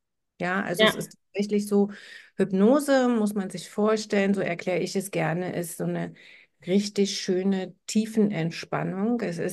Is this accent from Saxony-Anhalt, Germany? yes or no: yes; Magdeburg, Saxony-Anhalt, Germany; ich bin aus Magdeburg